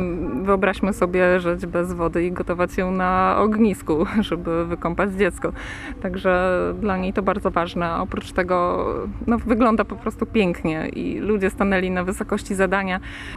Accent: Glincz, Pomeranian Voivodeship, Poland; born there; Urodziłam się w Glinczu i od zawsze wiem, jak tu wyglądało.

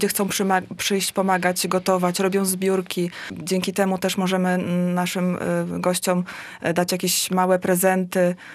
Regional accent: Sopot, Pomeranian Voivodeship, Poland; ponieważ sama wychowałam się w Sopocie

